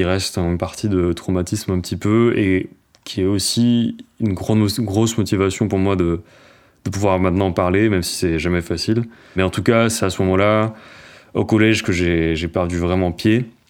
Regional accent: Romans-sur-Isère, Auvergne-Rhône-Alpes, France; born there; quand le 16 avril 1995, je suis né à Romans-sur-Isère, j'aurais pu naître comme, entre guillemets, tout le monde.

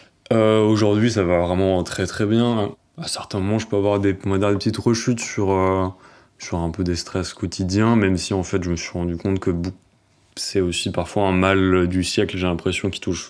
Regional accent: Romans-sur-Isère, Auvergne-Rhône-Alpes, France; born there; quand le 16 avril 1995, je suis né à Romans-sur-Isère, j'aurais pu naître comme, entre guillemets, tout le monde.

